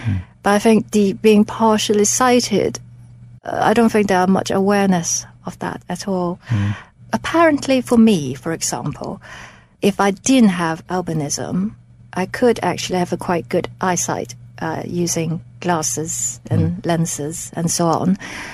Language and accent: English; Hong Kong; born there; I was born in Hong Kong